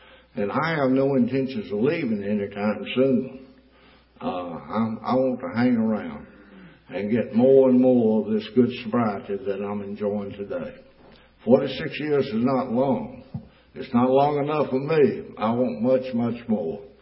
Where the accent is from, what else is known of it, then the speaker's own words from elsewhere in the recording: Roxboro, North Carolina, United States; I had no idea when I was growing up in Roxburgh, North Carolina, that I would end up in Central Prison.